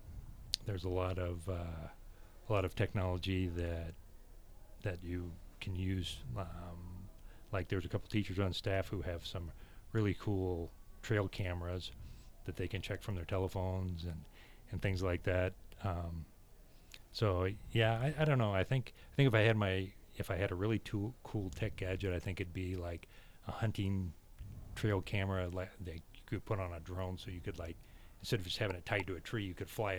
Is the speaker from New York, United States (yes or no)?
no; Carroll, Nebraska, United States; I'm originally from Carroll, Nebraska, which is not all that far away from here.